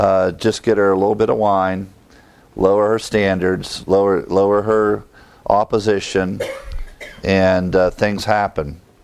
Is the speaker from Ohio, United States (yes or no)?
yes; Ohio, United States; Now, growing up in Ohio, we had cider